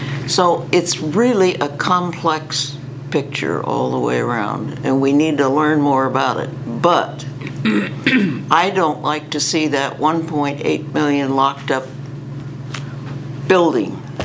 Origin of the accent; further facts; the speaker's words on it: Depoe Bay, Oregon, United States; I'm from Depot Bay also.